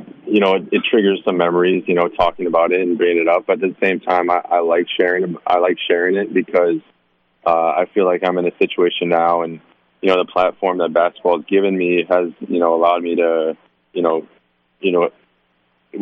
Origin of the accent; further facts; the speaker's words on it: Onalaska, Wisconsin, United States; also born or lived in Decatur, Illinois; I was born in Decatur, Illinois, actually. I only lived there till I was like 3 or 4, and then the family and I moved to Onalaska, Wisconsin, where I grew up.